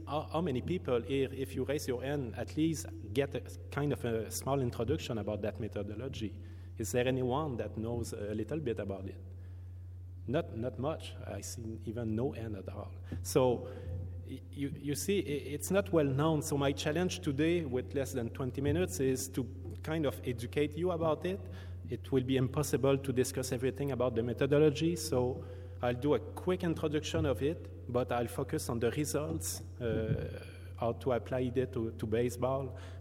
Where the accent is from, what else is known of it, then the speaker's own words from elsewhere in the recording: Montreal, Quebec, Canada; So I'm from Montreal, Quebec, Canada.